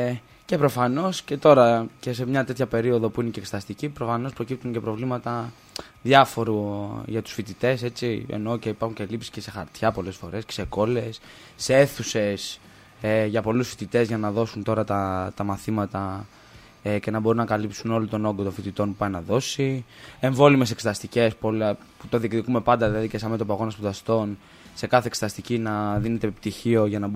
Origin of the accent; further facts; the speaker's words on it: Greece; το ξέρω και εγώ δηλαδή που είμαι από την Άξο